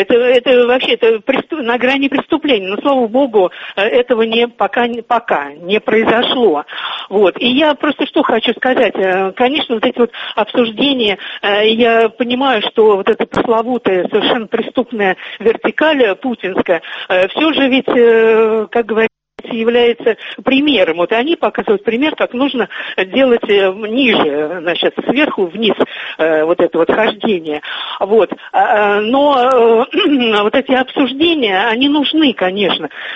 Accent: Moscow, Russia; Я с болью, я вот сама москвичка

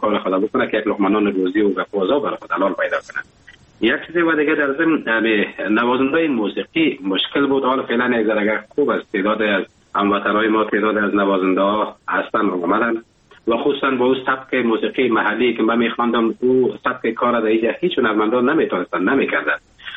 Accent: Afghanistan; now in Germany; من از افغانستان بر آمدم به کشور آلمان آمدم

